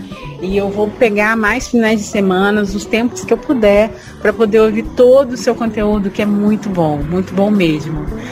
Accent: Volta Redonda, Rio de Janeiro, Brazil; Eu sou de Volta Redonda, Rio de Janeiro.

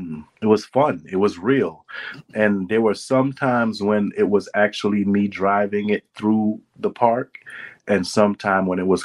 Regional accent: Brooklyn, New York, United States; But I'm from Brooklyn, so I find that to be like, you know, a climax biome, meaning that's the, you know, ultimate of a city

